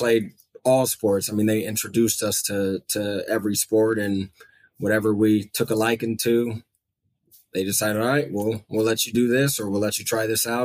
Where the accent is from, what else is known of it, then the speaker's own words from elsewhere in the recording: Fort Wayne, Indiana, United States; also born or lived in New Jersey; Not born. I was born in New Jersey. My parents moved around for a little bit and then we settled on Fort Wayne.